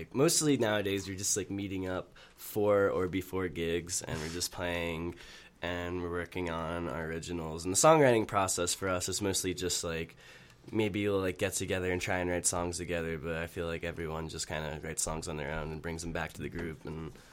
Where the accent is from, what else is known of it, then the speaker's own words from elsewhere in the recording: Baltimore, Maryland, United States; Yeah, and I'm from Baltimore.